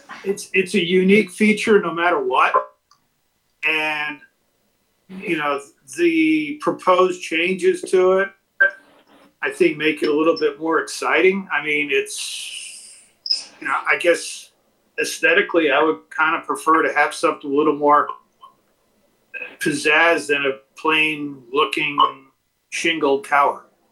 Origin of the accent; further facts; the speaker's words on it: New England, United States; So, and I'm from New England, so don't hold that one against me.